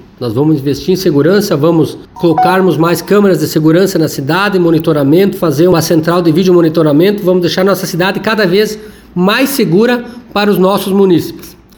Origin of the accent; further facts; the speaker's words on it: Machadinho, Rio Grande do Sul, Brazil; nós somos do Machadinho